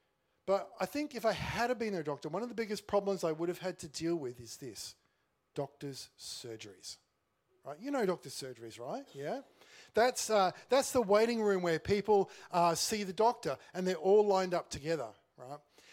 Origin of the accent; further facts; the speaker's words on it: Queensland, Australia; also born or lived in Western Australia; I was born in Queensland and my family moved to country Western Australia when I was in high school.